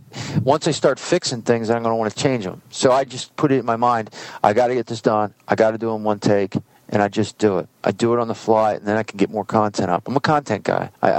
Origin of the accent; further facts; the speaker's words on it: New Jersey, United States; also born or lived in Hawaii; You from Jersey? I'm from Jersey. What exit? Exit 50.